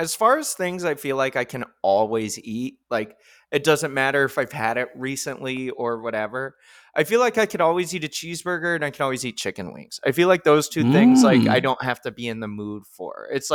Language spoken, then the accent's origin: English; Texas, United States; Growing up in Texas, it wasn't that way.